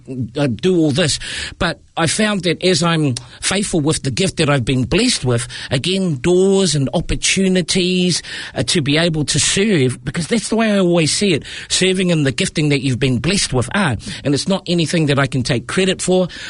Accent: Porirua, Wellington, New Zealand; So I am a very proud product of Porirua. Mm-hmm. So born and raised in Ascot Park.

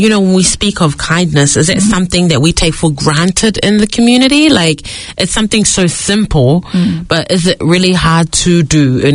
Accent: South Auckland, Auckland, New Zealand; I'm from the South Auckland community

